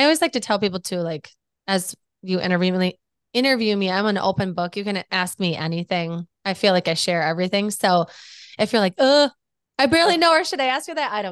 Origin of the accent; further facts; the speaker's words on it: Wisconsin, United States; now in Minnesota; I grew up there. I moved here for school to go to the University of Minnesota